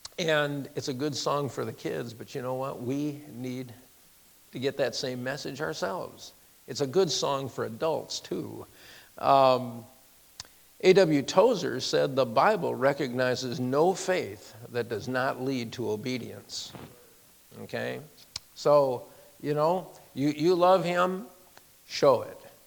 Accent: United States; You know, as an American, I'm proud of that part of our history.

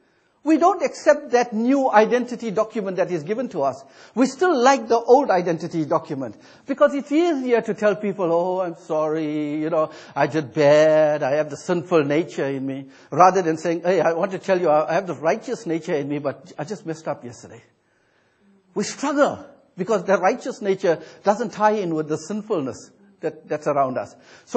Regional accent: South Africa; I'm trying to say, I am from South Africa.

